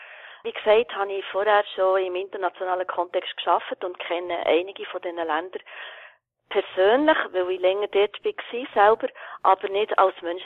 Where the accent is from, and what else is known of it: Switzerland